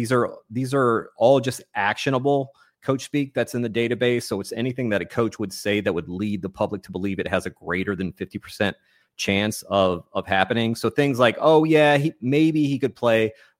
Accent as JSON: {"language": "English", "region": "North Carolina", "country": "United States", "tie": "born or raised there", "also_born_or_lived": "France", "said": "Well, I was born in France. I was raised in North Carolina. We moved to North Carolina when I was like 5 years old."}